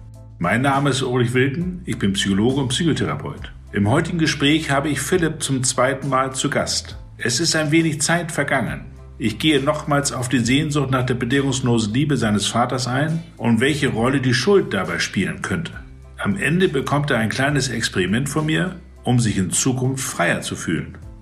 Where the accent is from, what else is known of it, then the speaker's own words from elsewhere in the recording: Hamburg, Germany; als Hamburger